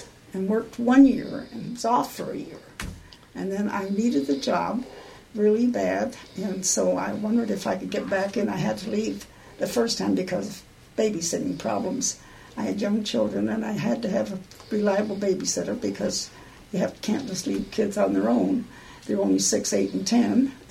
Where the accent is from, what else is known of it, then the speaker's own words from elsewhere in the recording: Toronto, Ontario, Canada; born there; moved away; So when I became a citizen in this country, I was born in Toronto, Canada